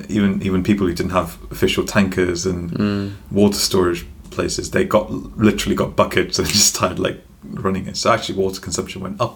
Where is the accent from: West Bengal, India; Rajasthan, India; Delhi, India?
Rajasthan, India; Jaipur; now in United Kingdom; I grew up in a desert. So I grew up in Jaipur, which is like the capital of Rajasthan in India. And as you can imagine, a very hot place, very dry place.